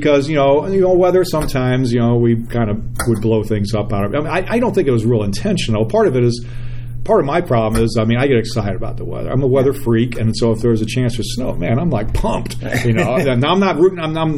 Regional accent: St. Louis, Missouri, United States; I grew up in St. Louis.

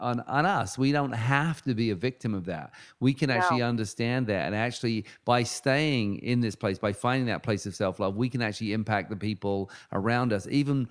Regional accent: England, United Kingdom; Of course, I am from England originally, so.

